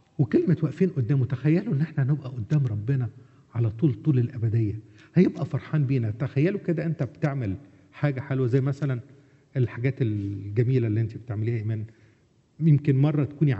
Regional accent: Egypt; وأنا سمعتها في مكبرات الصوت عندنا في مصر

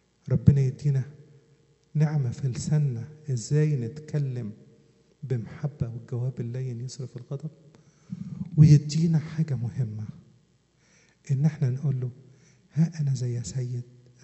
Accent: Upper Egypt, Egypt; عندنا في الصعيد في ناس ما تعرفش تقول الشين بدل ما اقول لك شمس يقول لك سمس ولا الجيم يقولوها جيم او ديم

